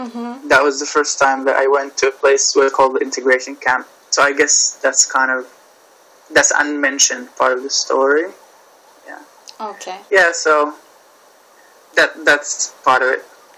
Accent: Saudi Arabia; now in Hungary; But even though I grew up there in Saudi Arabia, I was kind of not really part of the culture over there.

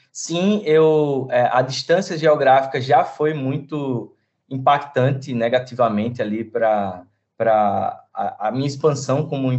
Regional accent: Northeast Region, Brazil; a gente, como nordestino, a gente talvez tenha uma empatia muito peculiar aqui nossa

